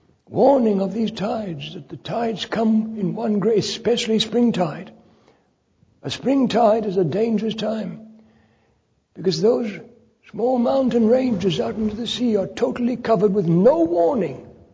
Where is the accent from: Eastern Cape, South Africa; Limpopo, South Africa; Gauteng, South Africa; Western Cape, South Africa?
Western Cape, South Africa; Cape Town; waiting for people in my hometown of Cape Town, South Africa.